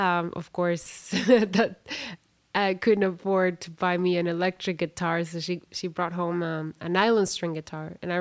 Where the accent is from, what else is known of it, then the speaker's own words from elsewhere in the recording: Guatemala City, Guatemala Department, Guatemala; I grew up in Guatemala City.